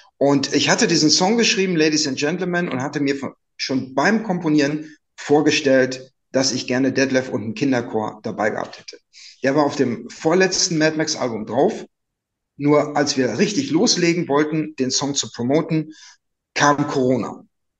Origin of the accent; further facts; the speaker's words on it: Münster, North Rhine-Westphalia, Germany; Detlef und ich, wir kommen ja beide aus Münster